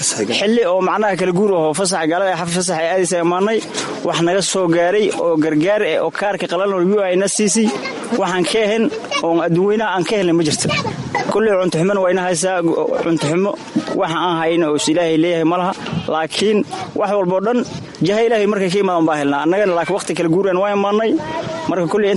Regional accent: Xagar, Middle Juba, Somalia; waxaan ka imaaday jubada dhexa meel xagar la yiraahda lixdan cashaa meeshaan deganahay

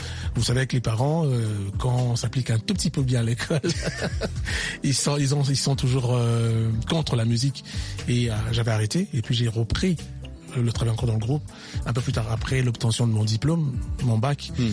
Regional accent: DR Congo; c'est vrai que je suis congolais

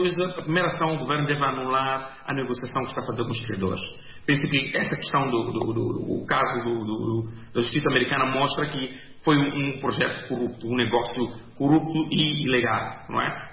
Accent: Mozambique; nós, como moçambicanos, devemos assumir o pagamento desta dívida.

